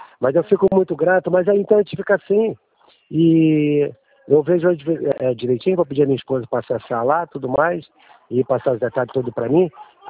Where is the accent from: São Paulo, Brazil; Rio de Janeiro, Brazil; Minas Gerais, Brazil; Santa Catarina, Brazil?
Rio de Janeiro, Brazil; Búzios; Eu sou daqui de Búzios. Ao lado aqui de Cabo Frio.